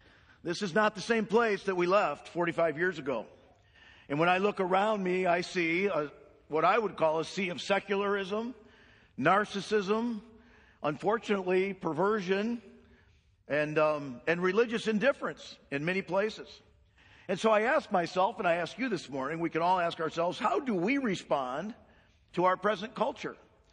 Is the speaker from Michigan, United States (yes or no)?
yes; Flint, Michigan, United States; now in Buenos Aires, Argentina; I don't like snow. I grew up in Flint.